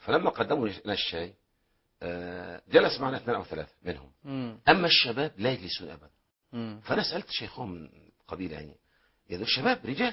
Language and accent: Arabic; Egypt; عندنا في الريف المصري